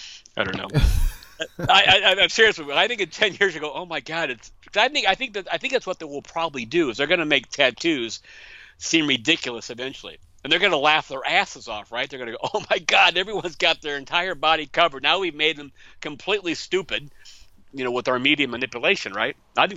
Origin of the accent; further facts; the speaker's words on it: Midwest, United States; I grew up in the Midwest in America